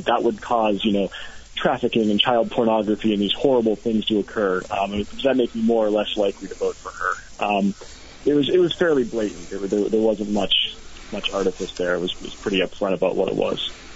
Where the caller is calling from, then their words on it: Waterbury, Vermont, United States; I live in Waterbury, Dave.